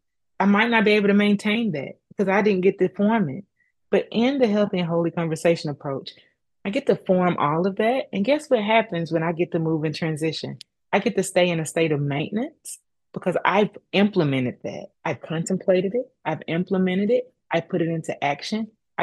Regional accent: the South, United States; I grew up in the South, so I thought it was just, oh, my grandmama's going to tell a story

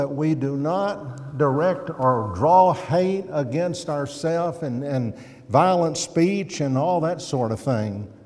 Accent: Madison, United States; almost within sight of the house where I grew up in Madison over there

